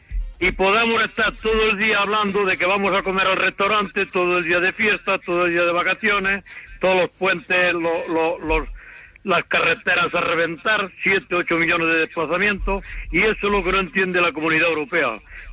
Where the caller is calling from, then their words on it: Fene, Galicia, Spain